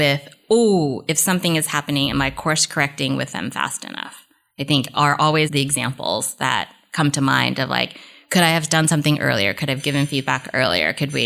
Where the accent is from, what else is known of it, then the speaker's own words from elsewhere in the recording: California, United States; They landed briefly in the East Coast, but I have been a Bay Area native since kindergarten.